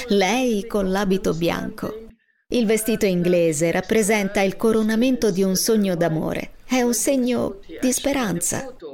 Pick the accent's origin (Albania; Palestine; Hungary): Palestine; Noi palestinesi dobbiamo sempre dimostrare qualcosa. Questa era la mia casa, questa era la mia terra, questo era il mio paese, questo era il mio vestito.